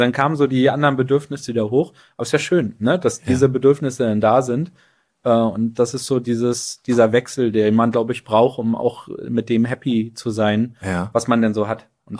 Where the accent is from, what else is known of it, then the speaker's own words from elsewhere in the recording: Neubrandenburg, Mecklenburg-Vorpommern, Germany; Ich komme aus Neubrandenburg.